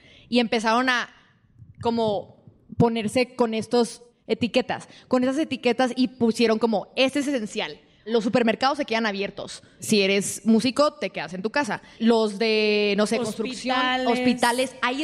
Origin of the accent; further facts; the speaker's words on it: El Paso, Texas, United States; me estoy a punto de graduar, me regreso a El Paso, de donde soy